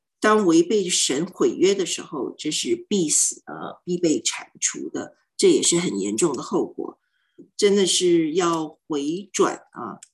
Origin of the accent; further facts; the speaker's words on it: China; 改名其实跟我们中国人这个取名有深厚的情意